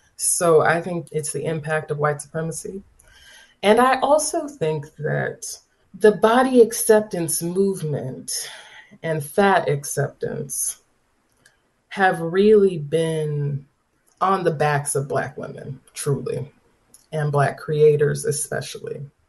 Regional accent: the South, United States; I grew up in the South. My mother is fat. My aunts are fat.

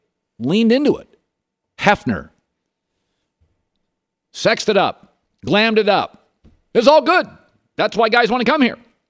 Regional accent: Pacific Northwest, United States; I grew up in the Pacific Northwest. We didn't have a Hollywood. We had rain.

